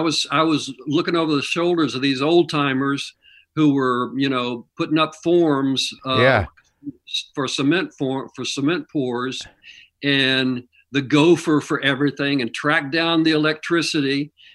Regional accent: Kansas City, Missouri, United States; No, I grew up in Missouri.

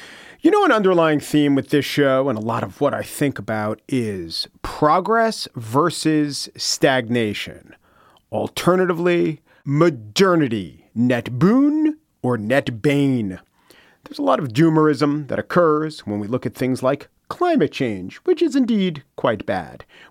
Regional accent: United States; but since I am an American, I think about America

